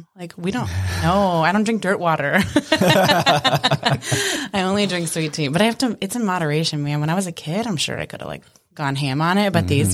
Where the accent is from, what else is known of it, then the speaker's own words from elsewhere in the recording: Kernersville, North Carolina, United States; also born or lived in Greensboro; I'm from the Piedmont area. Originally, I lived in Greensboro, like born and lived there till I was 8. And then we moved to Kernersville. So super small town that most people only know if you drive through it on 40. But I grew up there.